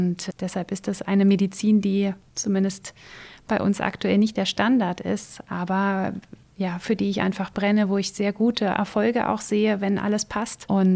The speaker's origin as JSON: {"language": "German", "town": "Hanover", "region": "Lower Saxony", "country": "Germany", "moved": "as an adult", "lives_now": "Berlin, Germany", "said": "Ich bin gebürtige Norddeutsche, komme aus Hannover, bin dann zum Studium nach Berlin gegangen an die Charité, habe an der Charité und in Frankreich studiert"}